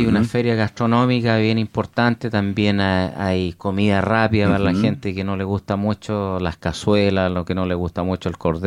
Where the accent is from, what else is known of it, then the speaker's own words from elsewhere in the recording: Concepción, Biobío, Chile; yo soy de acá de Concepción